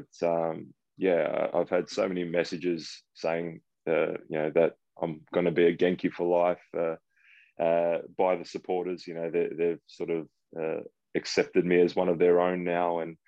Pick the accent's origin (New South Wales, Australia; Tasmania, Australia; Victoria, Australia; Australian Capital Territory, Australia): New South Wales, Australia; St Clair; I grew up in Western Sydney in St. Clair. It's a big rugby league.